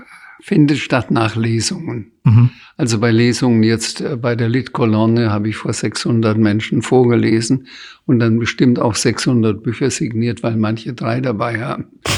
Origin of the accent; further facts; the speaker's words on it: Bamberg, Bavaria, Germany; Ich kann in Bamberg durchaus durch die Stadt gehen, in meine Heimatstadt, ohne dass ich angesprochen werde.